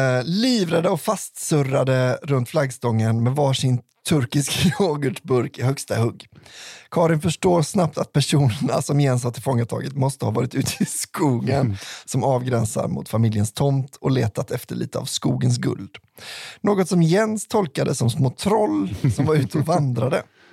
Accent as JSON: {"language": "Swedish", "town": "Skellefteå", "region": "Västerbotten County", "country": "Sweden", "tie": "born or raised there", "said": "Här kommer en historia från min hemkommun Skellefteå."}